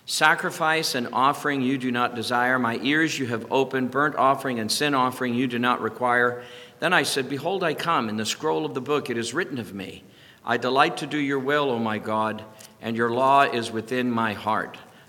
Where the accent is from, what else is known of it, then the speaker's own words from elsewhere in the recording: Ireland; As an Irish guy, I like LaRue time.